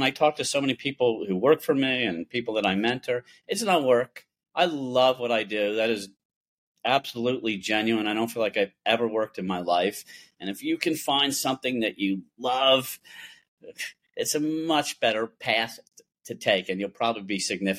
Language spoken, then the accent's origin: English; Pennsylvania, United States; I grew up in Pennsylvania.